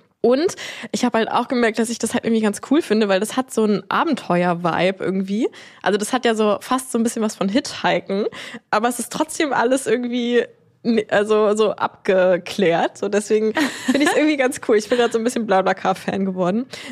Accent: Germany; ich komme aus Deutschland.

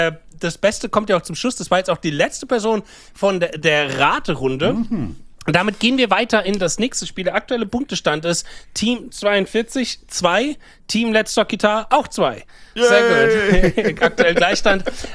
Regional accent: Germany; ich bin Deutscher

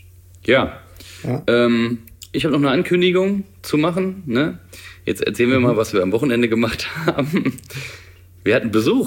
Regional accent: Thuringia, Germany

